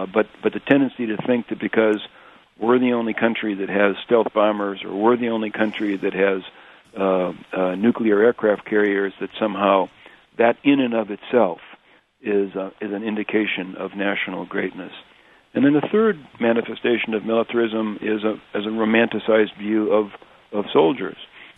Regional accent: Indiana, United States; also born or lived in Illinois; I was born in Illinois, grew up in Indiana, went to high school in a little Benedictine boarding school in Peru, Illinois

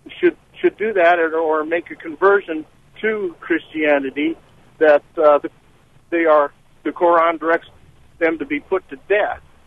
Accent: Tyler, Texas, United States; I'm from Tyler, Texas.

